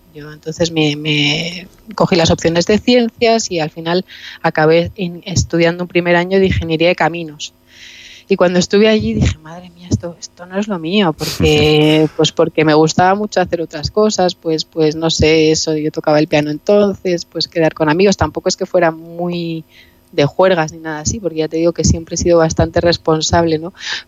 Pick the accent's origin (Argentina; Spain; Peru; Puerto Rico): Spain; Bilbao, Basque Country; also born or lived in Madrid; now in Mallorca, Spain; Entonces yo siempre reclamo mi origen de Bilbao, no sé, me siento como bilbaína de corazón uh-huh. y ahora mallorquina de adopción.